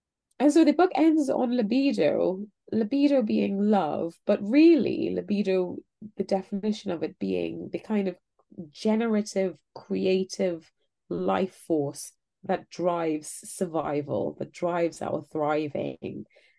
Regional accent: Trinidad & Tobago; where I grew up in Trinidad

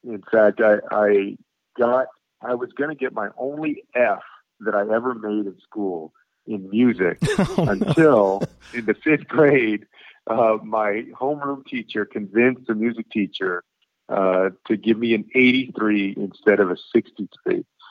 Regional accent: San Antonio, Texas, United States; So I grew up in San Antonio, Texas, which is today about 60% Mexican-American.

